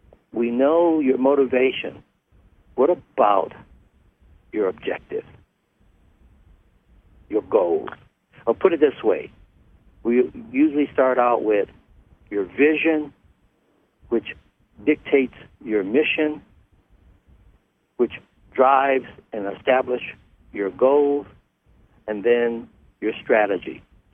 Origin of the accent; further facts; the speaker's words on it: Detroit, Michigan, United States; and that I'm from Detroit, Michigan. We were one of the earlier northern states that desegregated our public facilities, including our schools.